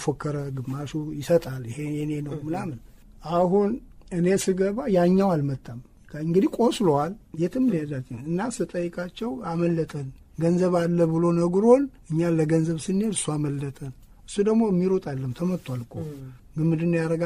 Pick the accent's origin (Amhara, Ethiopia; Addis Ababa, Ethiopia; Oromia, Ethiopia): Amhara, Ethiopia; Dessie; እኛ የወሎ ልጆች የደሴ ልጆች ነን